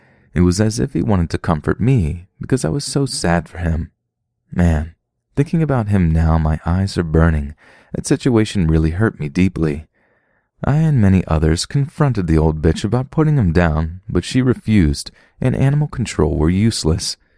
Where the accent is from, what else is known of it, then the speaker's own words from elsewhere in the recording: Kentucky, United States; I have a sort of red state vibe. I'm originally from Kentucky, love guns, I drive an old Dodge 2500